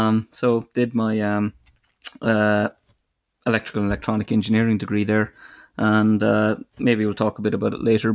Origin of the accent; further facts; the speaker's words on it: Munster, Ireland; So you might tell from my accent, I'm Irish, but so I'm from the south of Ireland, southwest of Ireland, County Kerry.